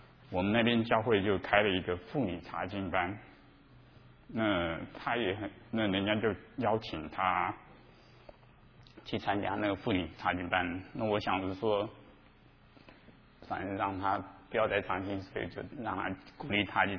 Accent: Taiwan; moved away as an adult; now in United States; 我是来自台湾，我是在美国拿到学位。

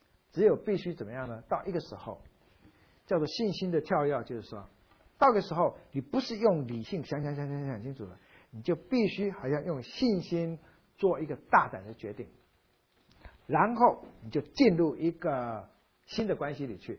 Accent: Taiwan; 那我们闽南话台湾话有一句话哈

